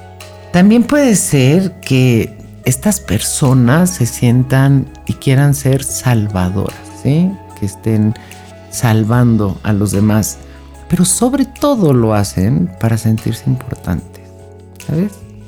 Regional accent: Mexico; démonos cuenta cómo en sí el sistema apoya esto. Y nosotros como mexicanos

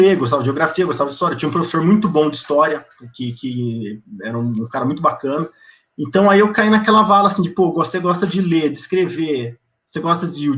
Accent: Presidente Prudente, São Paulo, Brazil; eu sou de Presidente Prudente, interiorzão de São Paulo. É uma cidade que na região ali ela é importante, ela tem 210, 215 mil habitantes, mas é um centro importante regional.

